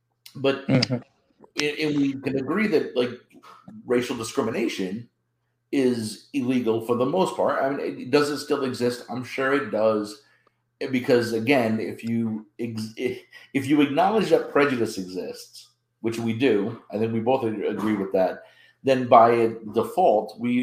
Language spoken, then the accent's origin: English; Pawtucket, Rhode Island, United States; I grew up in Pawtucket, just like, you know, you weren't far off.